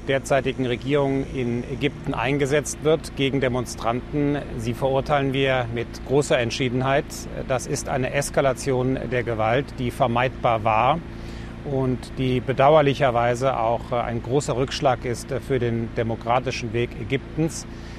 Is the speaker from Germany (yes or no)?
yes; Germany; Denn wir haben ja als Europäer, wir haben ja als Deutsche ein großes Interesse daran, dass unsere Nachbarschaft nicht völlig instabil wird